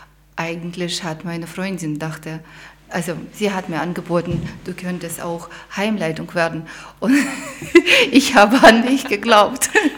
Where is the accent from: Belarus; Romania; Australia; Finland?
Belarus; German is a second language; moved away as an adult; also born or lived in Kazakhstan / Moscow, Russia; now in Germany; Ich komme aus Weißrussland, bin in Kasachstan geboren, in Moskau studiert. Ich habe in verschiedenen Ländern schon gelebt, bin multikulturell unterwegs